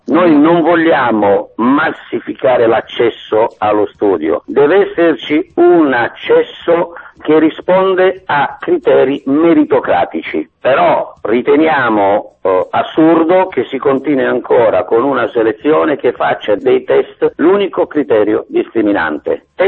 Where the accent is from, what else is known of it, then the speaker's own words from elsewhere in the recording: Apulia, Italy; Io sono un pugliese